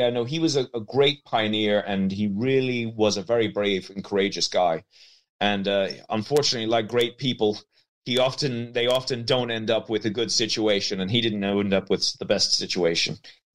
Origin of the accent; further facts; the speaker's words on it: County Meath, Ireland; So I'm a filmmaker from County Meath. The accent probably is going to make you not believe me, but I am a filmmaker. I'm Irish. And I come from an old Norman family, and we have an estate here that's about 1,700 acres.